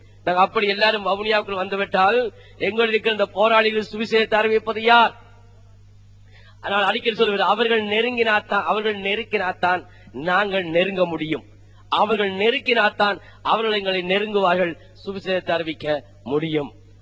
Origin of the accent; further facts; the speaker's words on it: Thikkam, Northern Province, Sri Lanka; born there; யாழ் மாவட்ட பகுதியிலும் நெல்லியடி பகுதியிலே என்னுடைய பிறந்த ஊர் திக்கம் என்ற கிராமத்திலும்